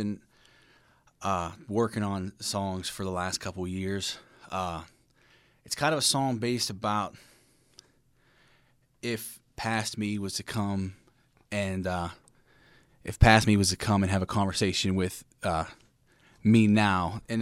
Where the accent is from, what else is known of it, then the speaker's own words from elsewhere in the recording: Aliquippa, Pennsylvania, United States; I grew up about 20 minutes outside the city, Aliquippa, Pennsylvania.